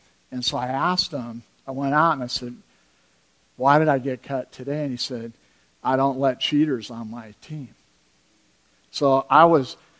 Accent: Sacramento, California, United States; growing up in Sacramento, the family across the street would look at our family and have no idea.

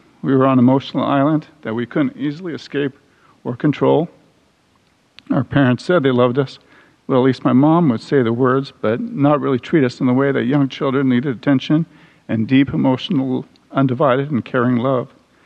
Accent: Montreal, Quebec, Canada; born there; I was born in Montreal, Canada, but you won't hear me say A or hoser.

